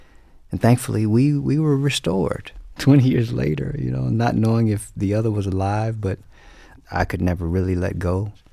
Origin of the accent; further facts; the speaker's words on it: Shreveport, Louisiana, United States; Most times when I tell people I'm from Shreveport or I say Louisiana, they always talk about New Orleans, rightly so.